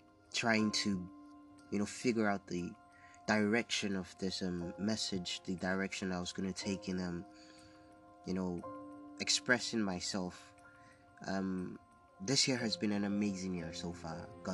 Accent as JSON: {"language": "English", "country": "Nigeria"}